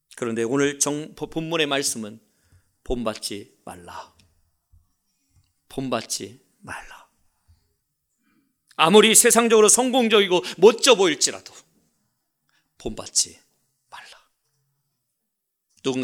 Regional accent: Chungcheong, South Korea; 제가 충청도 사람이니까 이분들을 뭐 얘기하는 게 아니라

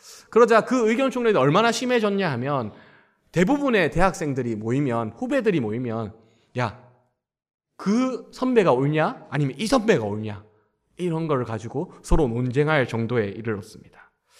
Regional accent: Daegu, South Korea; 광주 사람이고 대구 사람이다 보니 농담식으로 뭐 반란군의 아들, 뭐 전두환의 뭐 이렇게 하면서 서로 농담치는 친구였습니다.

